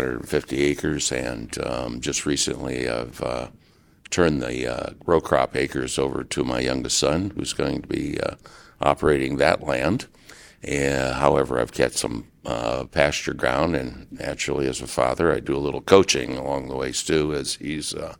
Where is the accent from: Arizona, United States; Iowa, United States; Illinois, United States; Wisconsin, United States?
Illinois, United States; Geneseo; I'm from Geneseo, Illinois.